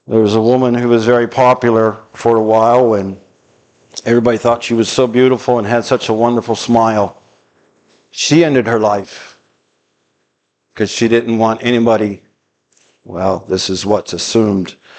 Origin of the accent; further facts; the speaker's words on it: Pennsylvania, United States; I'm sitting in the church where I grew up in Pennsylvania.